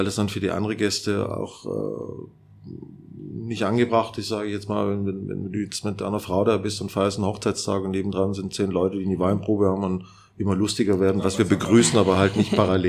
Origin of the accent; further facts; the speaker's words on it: Baden-Württemberg, Germany; ich bin Schwabe vom Brett mit der Hand